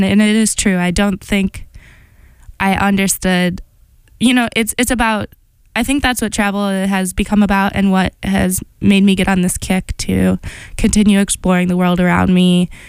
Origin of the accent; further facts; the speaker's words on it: Chicago, Illinois, United States; also born or lived in Boston; Because I kind of had realized, okay, I came from Chicago and I've been dancing since I was 3, at least in some capacity.